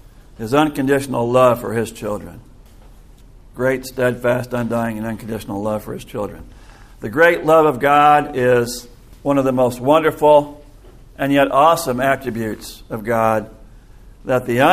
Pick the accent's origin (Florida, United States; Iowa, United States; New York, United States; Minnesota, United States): Iowa, United States; I grew up in Iowa back in the 1960s and 70s